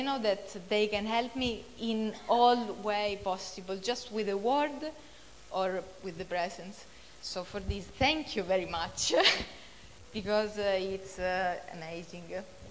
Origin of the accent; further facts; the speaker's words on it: Sicily, Italy; English is a second language; because I come from Sicily.